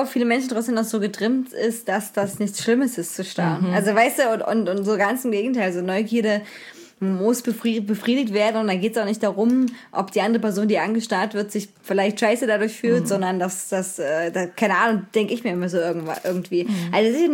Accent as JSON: {"language": "German", "town": "Reinsdorf", "region": "Saxony", "country": "Germany", "said": "Ich kann ja sagen, wo ich herkomme, aus Reinsdorf, ist nah an Zwickau"}